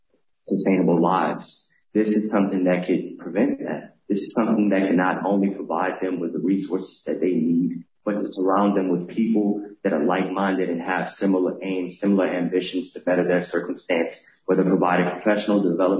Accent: Louisiana, United States; I mentioned that I'm from Louisiana.

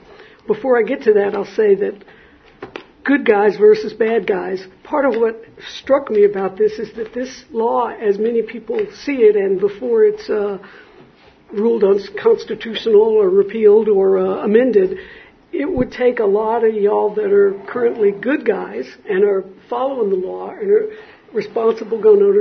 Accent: Texas, United States; Most of y'all might know or not that I'm from Texas. So y'all might imagine I'm no stranger to guns

